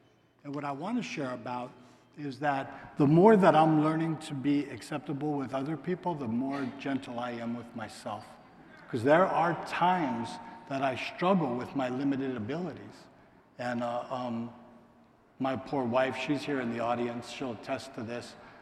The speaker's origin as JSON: {"language": "English", "region": "New Mexico", "country": "United States", "said": "I'm from New Mexico, I'm from somewhere else"}